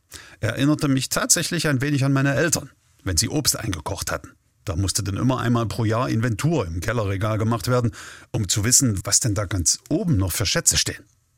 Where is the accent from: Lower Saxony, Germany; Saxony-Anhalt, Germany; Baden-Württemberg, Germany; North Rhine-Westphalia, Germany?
Saxony-Anhalt, Germany; Halle; Ich meine, ich bin Hallenser und selbst unsere Klasse war dort.